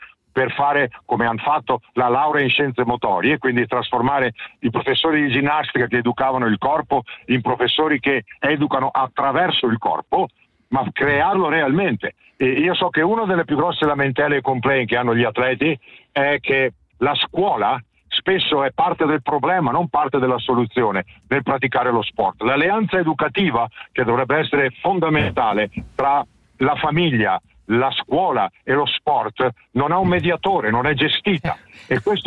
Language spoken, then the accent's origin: Italian; Venice, Veneto, Italy; Non sono in viaggio da Padova, non sono da Padova, io sono di Venezia.